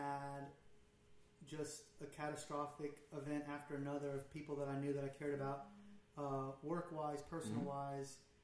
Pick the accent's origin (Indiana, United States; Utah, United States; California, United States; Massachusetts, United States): California, United States; Los Angeles; You know, I grew up in Los Angeles, mm-hmm. right?